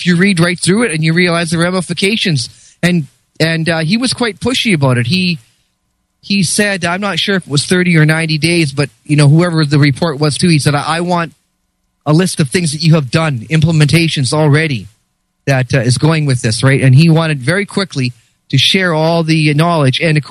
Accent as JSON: {"language": "English", "country": "Canada", "said": "I'm Canadian"}